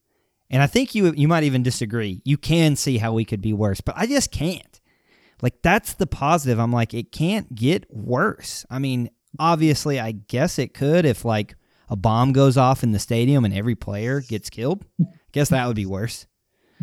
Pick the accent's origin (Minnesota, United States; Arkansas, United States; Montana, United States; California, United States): Arkansas, United States; people can make fun of us because we're from Arkansas and we don't like to be embarrassed.